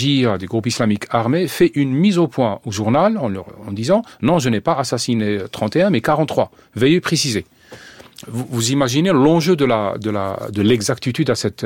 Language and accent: French; Algeria; le fait d'écrire quand on est algérien sur l'Algérie, sur une tragédie algérienne